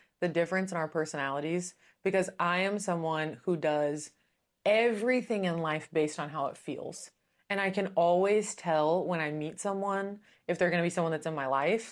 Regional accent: Kentucky, United States; And I grew up in Kentucky, which is an hour from there, so no one could even pick me up.

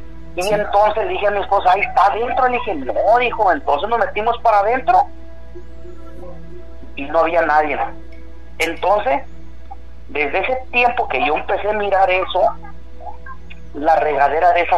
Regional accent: Oaxaca, Mexico; now in Mexicali, Mexico; yo aquí radico en Mexicali, Baja California, pero soy del estado de Oaxaca.

